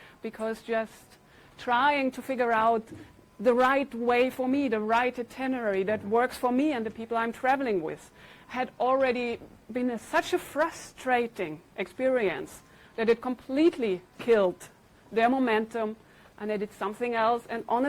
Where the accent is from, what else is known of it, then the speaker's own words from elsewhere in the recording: Berlin, Germany; I'm from Berlin, and I'm a freelance data, software, whatever person.